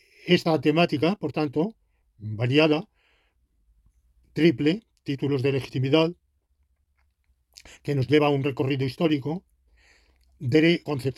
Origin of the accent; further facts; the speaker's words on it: Spain; yo hablo, soy español, hablo en España, desde España